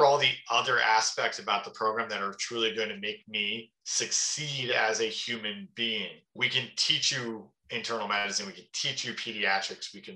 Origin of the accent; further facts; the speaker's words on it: Philadelphia, Pennsylvania, United States; moved away as an adult; So I'm born and raised in Philadelphia, huge Philadelphia sports fan, have just never left the city till I moved to rural Pennsylvania.